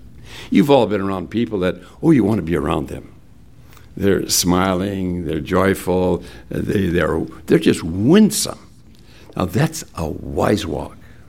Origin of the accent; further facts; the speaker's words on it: Hinckley, Minnesota, United States; when I grew up in Hinckley, Minnesota, that's what we all called it. It was broken. It controlled power. My early years were on the farm.